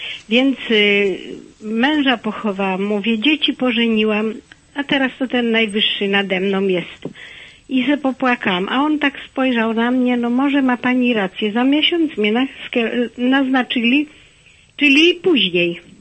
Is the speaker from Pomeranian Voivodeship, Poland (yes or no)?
no; Wołomin, Masovian Voivodeship, Poland; bo ja jestem z Wołomina